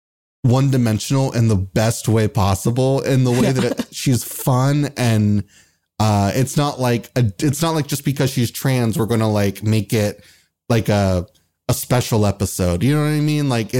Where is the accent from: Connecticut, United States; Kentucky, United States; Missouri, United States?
Kentucky, United States; like I grew up in Kentucky. I watched the Disney Channel when I was growing up, when I came home from school. I didn't know one queer person, openly queer person in my town.